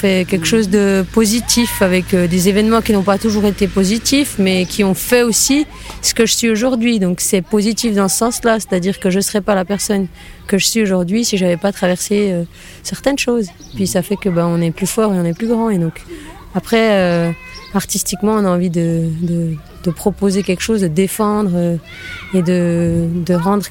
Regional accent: France; Alors moi, officiellement, j'ai grandi à Villars-sur-Fontenay. Et puis à l'âge de 10 ans, on a déménagé ici.

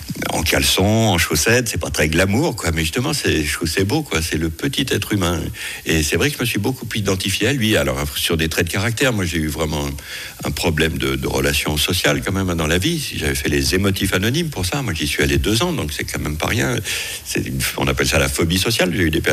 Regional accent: Lyon, Auvergne-Rhône-Alpes, France; Moi, je suis lyonnais, donc hein

